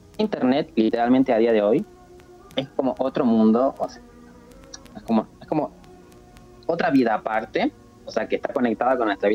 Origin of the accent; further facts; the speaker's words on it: Tucumán, Argentina; now in Jujuy, Argentina; Y sí, viviendo en una ciudad chica. Encima yo no soy oriunda de Jujuy. Yo vivía en otra provincia un poco más grande llamada Tucumán. Y me vine a vivir a esta provincia más chica por mi pareja, que él es jujeño.